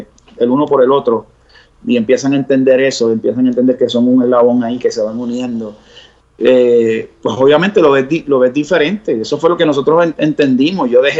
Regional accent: Puerto Rico; yo digo Puerto Rico porque soy de Puerto Rico y así fue que me crié.

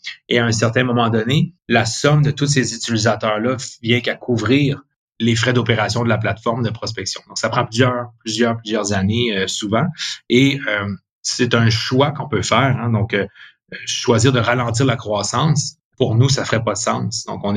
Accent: Quebec, Canada; Le contexte du fait qu'on est Québécois, on a souvent tendance à bâtir directement avec la vision de conquérir plus que le Québec

